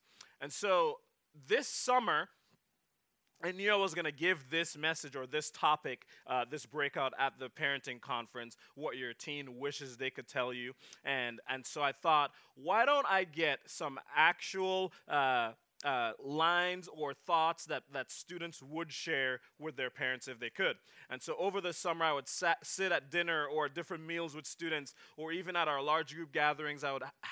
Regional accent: Jamaica; and I was from Jamaica

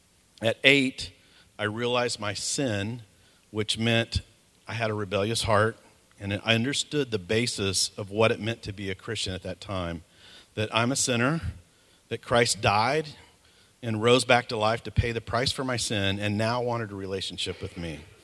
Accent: Oklahoma, United States; born there; So a little bit about me. I was born in Oklahoma to parents who both met in church and seemed to have life really together.

